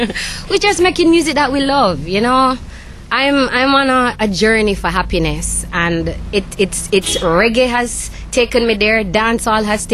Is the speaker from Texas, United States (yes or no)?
no; Rockford, Illinois, United States; I'm from Rockford. Like, I was born on Lucas Road, East Kingston, Rockford, East Kingston Street. I'll say it all day, every day.